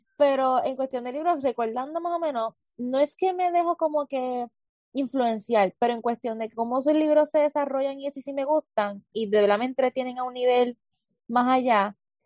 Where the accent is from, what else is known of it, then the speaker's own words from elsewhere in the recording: Levittown, Puerto Rico; also born or lived in Toa Baja; Pues soy de Toa Baja, Levittown. Sí, hay personas de otros países escuchando, pues de Puerto Rico. La hermosa Isla del Encanto, tengo 22 años.